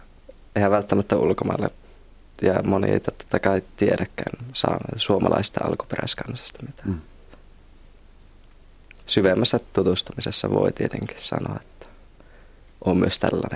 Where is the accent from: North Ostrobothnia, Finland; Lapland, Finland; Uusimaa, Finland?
Lapland, Finland; mä oon Lapista.